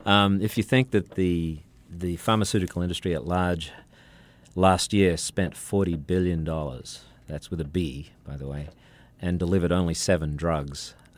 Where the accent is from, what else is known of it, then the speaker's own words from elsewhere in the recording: Sydney, New South Wales, Australia; now in United States; I'm from Sydney.